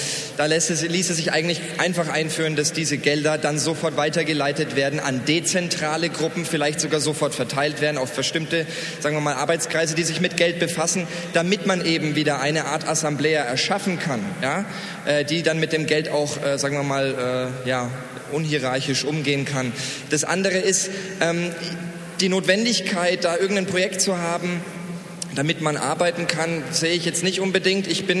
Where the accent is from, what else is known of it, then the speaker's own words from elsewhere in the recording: Würzburg, Bavaria, Germany; now in Berlin, Germany; Ich selber zum Beispiel bin Würzburger, bin nach Berlin.